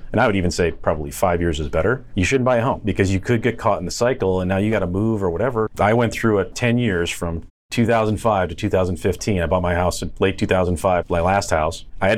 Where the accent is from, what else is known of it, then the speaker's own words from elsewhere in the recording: Wisconsin, United States; moved away as an adult; now in Phoenix, United States; I've been in Phoenix for 26 years now. I moved from Wisconsin when I got out of college, and it just seems like it gets hotter and people keep moving here.